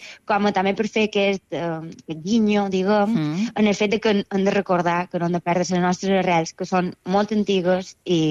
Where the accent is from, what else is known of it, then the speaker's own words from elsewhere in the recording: Consell, Balearic Islands, Spain; nosaltres tots som de Consell